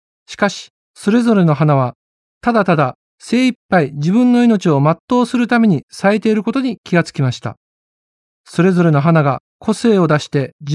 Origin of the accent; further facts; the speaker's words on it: Osaka, Japan; born there; now in Asahikawa, Japan; 私は現在北海道の旭川に住んでいますが、大阪生まれの私にとって住み始めた頃は驚きと感動の連続でした。